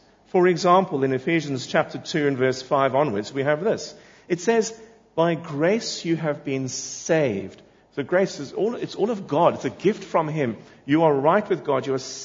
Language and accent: English; South Africa; where I grew up in South Africa, when my dad used to go to work, it was a suit and a tie in the early days when I was a little boy.